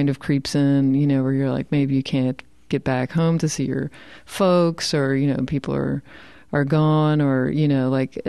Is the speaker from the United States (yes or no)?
yes; Virginia, United States; now in Los Angeles, United States; Virginia.